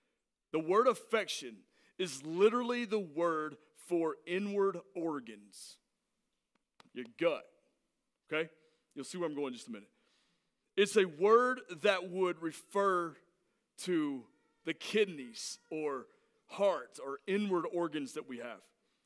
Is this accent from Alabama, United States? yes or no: yes; Alabama, United States; Some of you might have called me on it, saying it wrong, but I'm just from Alabama and I don't care.